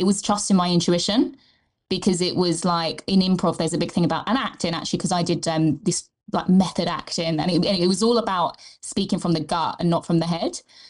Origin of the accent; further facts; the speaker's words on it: England, United Kingdom; this was in London, I'm English